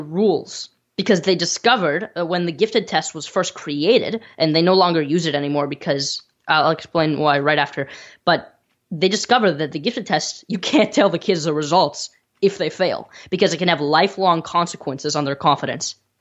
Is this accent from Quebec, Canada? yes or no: no; Toronto, Ontario, Canada; born there; I was born in Toronto.